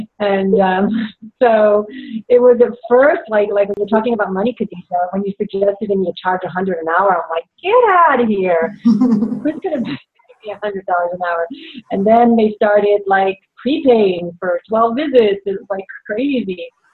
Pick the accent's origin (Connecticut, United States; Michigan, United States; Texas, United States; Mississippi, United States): Connecticut, United States; now in Santa Cruz, United States; Well, when I say from, I'm from New England, in Connecticut, in Boston. And I'm living in Santa Cruz, California now.